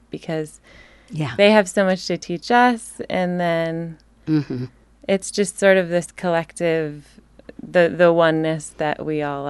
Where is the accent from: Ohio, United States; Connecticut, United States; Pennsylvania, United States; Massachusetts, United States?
Ohio, United States; Cleveland; moved away as an adult; now in Portland, United States; I'm from Cleveland, Ohio.